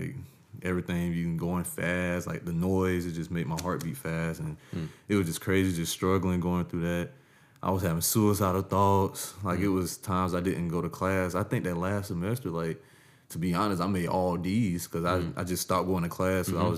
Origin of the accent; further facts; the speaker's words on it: Augusta, Georgia, United States; I grew up in Augusta, Georgia, and I grew up in a Christian household, which is great.